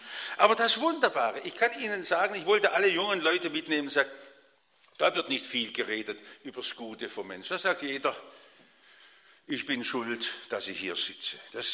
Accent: Stuttgart, Baden-Württemberg, Germany; von meiner Heimat im Stuttgarter Westen kannte

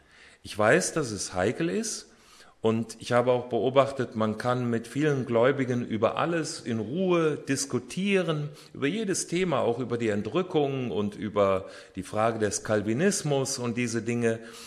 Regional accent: Hesse, Germany; Ich komme aus Hessen, aus der Nähe von Kassel. Da bin ich geboren und aufgewachsen.

